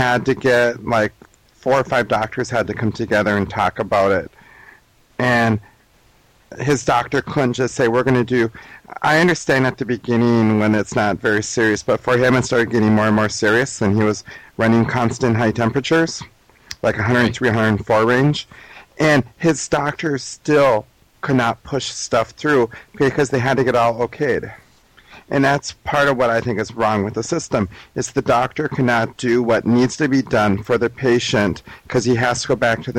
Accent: Minnesota, United States; No, but HMO started in my home state, Minnesota.

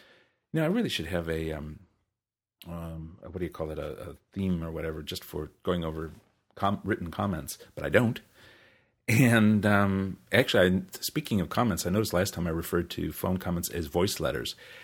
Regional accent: New Zealand; now in United States; As a Kiwi in the U.S., I had to go the other way

